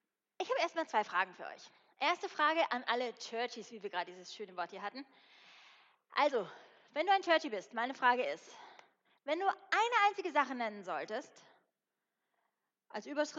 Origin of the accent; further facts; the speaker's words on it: Bavaria, Germany; ich bin in Bayern aufgewachsen, ich bin Einzelkind